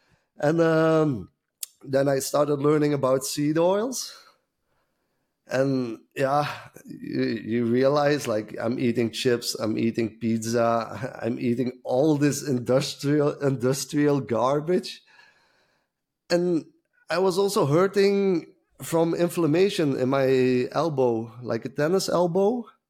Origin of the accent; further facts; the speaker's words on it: Belgium; due to certain circumstances, I had to go back to my home country.